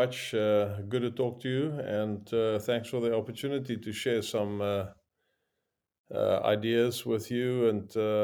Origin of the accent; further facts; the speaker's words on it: South Africa; moved away; And I'm South African. I've been here quite a long time.